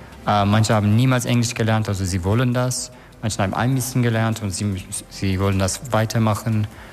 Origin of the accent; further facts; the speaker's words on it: Turkey; German is a second language; moved away; also born or lived in Scotland / United States; Ich bin halb Türke, halb Amerikaner. Ich bin in der Türkei aufgewachsen, aber ich hatte immer andere Leute von anderer Kultur bei mir. Und dann, ich bin in Schottland gewohnt und dann Amerika, dann nochmal Türkei.